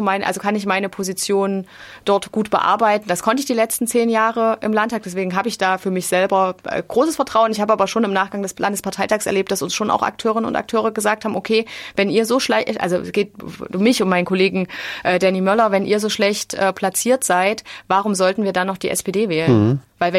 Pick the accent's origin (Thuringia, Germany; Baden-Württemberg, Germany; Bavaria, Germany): Thuringia, Germany; Jena; ich bin in Jena aufgewachsen, als die großen Nazi-Demos Anfang der 2000er Jahre waren.